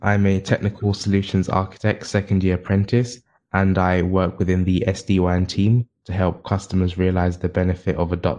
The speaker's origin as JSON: {"language": "English", "country": "Jamaica", "said": "Yes, so I'm from the Caribbean in Jamaica, and our main language is English, but as you may be aware, we put our own spin on it."}